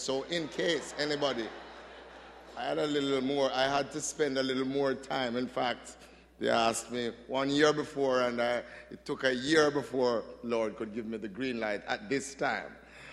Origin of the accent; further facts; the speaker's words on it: Jamaica; We noticed growing up in Jamaica